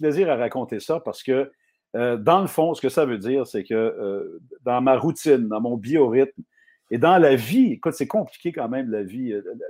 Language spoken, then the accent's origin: French; Laval, Quebec, Canada; also born or lived in Ville-Saint-Laurent; Mais on a déménagé très jeune. Moi, j'avais un an et demi quand mes parents ont acheté la maison familiale à Laval, dans le quartier du Vernet, à Laval.